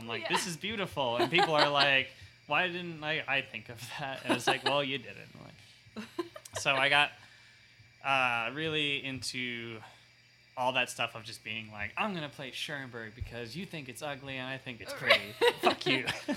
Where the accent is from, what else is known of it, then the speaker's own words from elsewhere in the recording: Connecticut, United States; also born or lived in Miami / New Jersey; So, like, I lived in New Jersey. I was born in Miami, lived in Jersey from, like, age 2 to 10, and then Connecticut, like, 11, like, 10 to 18.